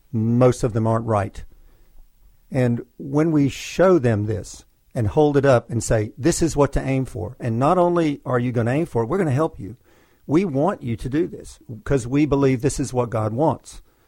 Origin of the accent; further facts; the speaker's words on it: North Carolina, United States; also born or lived in Alexandria, Virginia, United States; Born in Alexandria, Virginia, most of my life in North Carolina, so I'd like to say I'm a native